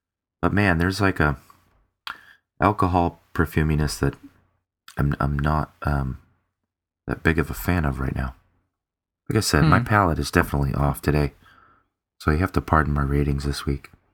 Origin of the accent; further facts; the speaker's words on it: Boston, Massachusetts, United States; from Boston.